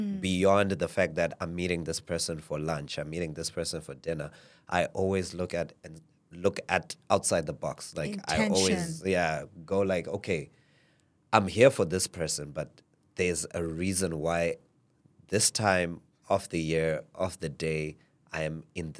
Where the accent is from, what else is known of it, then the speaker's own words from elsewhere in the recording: Zimbabwe; born there; also born or lived in South Africa; My mom's side is from Mozambique. My dad's side is from Mozambique. Mm-hmm. They met in Zimbabwe. I was born in Zimbabwe, so I identify as a Zimbabwean.